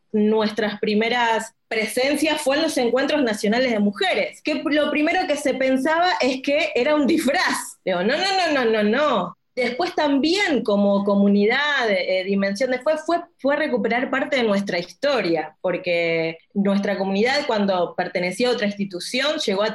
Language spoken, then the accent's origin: Spanish; Buenos Aires, Argentina; soy argentina, más específicamente de la ciudad de Buenos Aires.